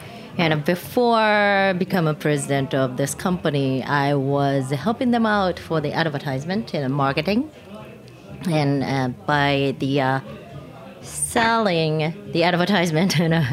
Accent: Japan; English is a second language; I was born and raised in Japan.

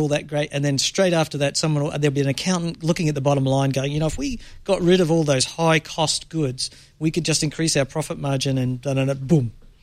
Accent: Australia; now in United Kingdom; So I've grown up, I grew up in Australia, which is very much a social democracy, where there's a public safety net and a very substantial free healthcare. Unemployment benefits and so forth and so on. And I now live in the UK.

